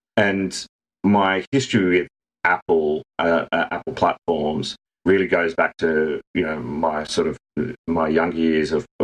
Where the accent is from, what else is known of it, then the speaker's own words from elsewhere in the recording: Central Coast, New South Wales, Australia; also born or lived in Sydney; I grew up briefly in Sydney, and then I moved to about an hour and a half north to the Central Coast.